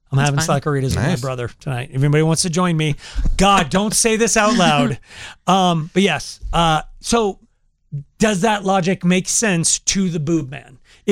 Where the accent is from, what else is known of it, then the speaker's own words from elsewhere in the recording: United States; because I'm an American, and when I would go to Brazil